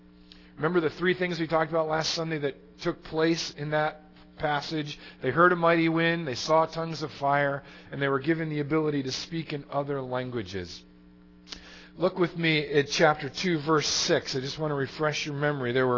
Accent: New York, United States; back where I grew up in Western New York, if you were a country guy, you kind of grew up on the farm, you were called a hayseed.

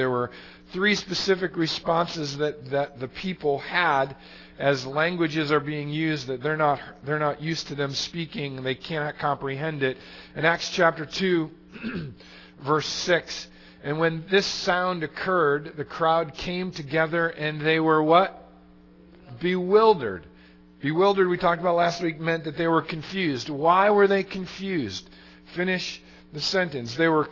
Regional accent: New York, United States; back where I grew up in Western New York, if you were a country guy, you kind of grew up on the farm, you were called a hayseed.

